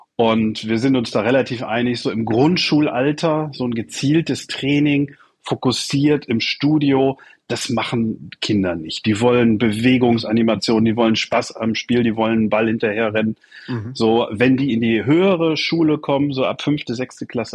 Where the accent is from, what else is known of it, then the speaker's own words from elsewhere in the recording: Solingen, North Rhine-Westphalia, Germany; ich komme aus Solingen, das ist eine mittelgroße Stadt zwischen Düsseldorf und Köln.